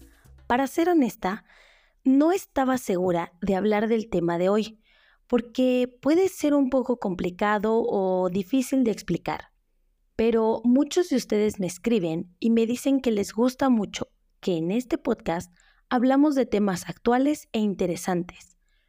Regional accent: Mexico; una situación que sucede en muchos países, no solo en México, pero yo voy a hablar de lo que conozco en mi país

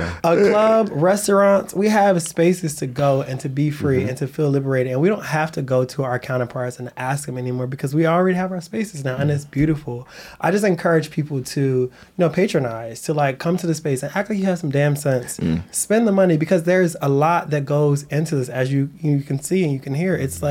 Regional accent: Bristol, New Jersey, United States; I'm from Bristol, New Jersey. Holla.

